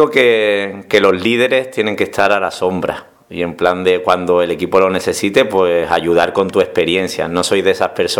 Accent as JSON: {"language": "Spanish", "town": "Seville", "region": "Andalusia", "country": "Spain", "also_born_or_lived": "Zaragoza", "moved": "yes", "said": "me doy cuenta de que echo de menos mucho Sevilla y mi gente, pero soy un andaluz raro, que me gusta mucho estar fuera."}